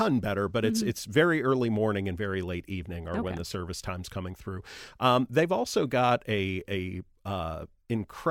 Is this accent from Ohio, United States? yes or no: yes; Toledo, Ohio, United States; son of the Glass City, I'm very excited to have the Passenger Rail Association join us in Ohio and in my hometown.